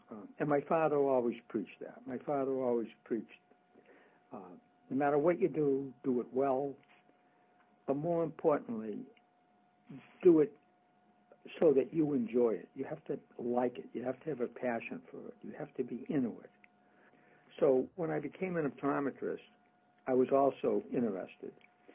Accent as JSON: {"language": "English", "town": "Boston", "region": "Massachusetts", "country": "United States", "tie": "born or raised there", "said": "On planet Earth. I grew up in Boston."}